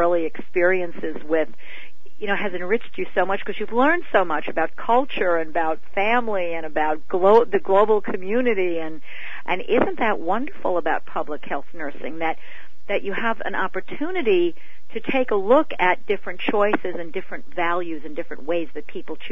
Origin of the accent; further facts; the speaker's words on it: New York City, New York, United States; For many years, I'm from New York City, and I did my internship in New York City, and I worked down there for a number of years before I came here.